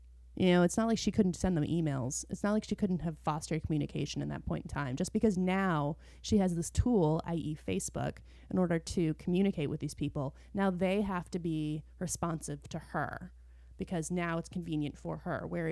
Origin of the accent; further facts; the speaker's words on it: New England, United States; I grew up in New England too